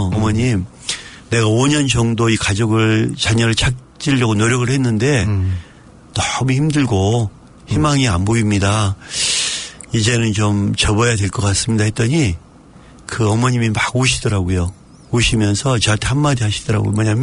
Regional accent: Busan, South Korea; also born or lived in South Jeolla; 저는 어릴 때 이제 부산에서 컸거든요.

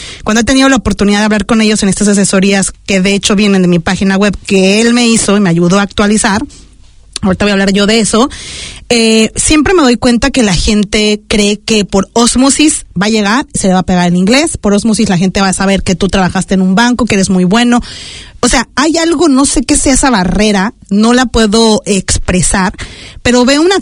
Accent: Mexico; now in New Zealand; yo, como mexicana

